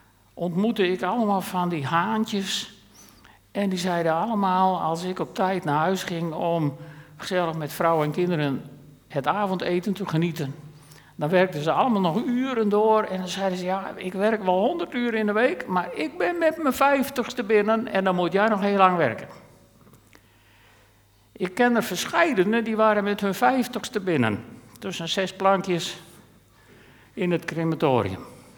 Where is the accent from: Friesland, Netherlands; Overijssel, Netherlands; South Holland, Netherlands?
Friesland, Netherlands; Volgens onderzoeken zijn wij Friezen de gelukkigste mensen van Nederland. maar economisch gezien niet de rijkste.